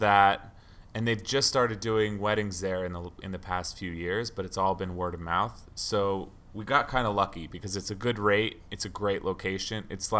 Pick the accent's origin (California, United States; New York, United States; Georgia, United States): California, United States; now in Los Angeles, United States; so I'm from the Bay Area, which is like San Francisco Bay Area in California, but we live